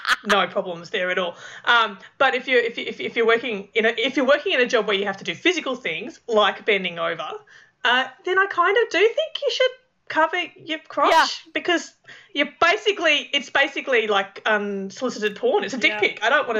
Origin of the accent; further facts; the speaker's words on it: Australia; I grew up in Australia and we all have school uniforms